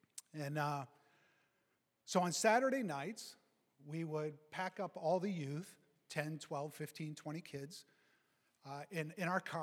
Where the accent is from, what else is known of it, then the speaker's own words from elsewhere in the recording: New England, United States; Belligerent. We're from New England. That's just what we do.